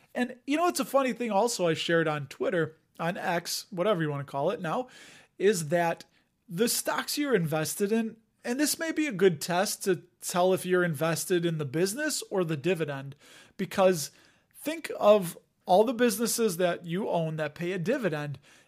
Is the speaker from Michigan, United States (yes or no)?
no; Chicago, Illinois, United States; accent: Chicago; And I don't know, maybe it's my Chicago accent.